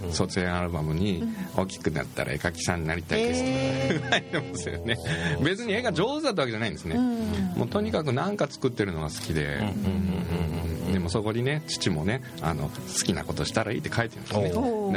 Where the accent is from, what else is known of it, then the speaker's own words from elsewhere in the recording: Fukuoka, Japan; born there; 生まれは福岡です。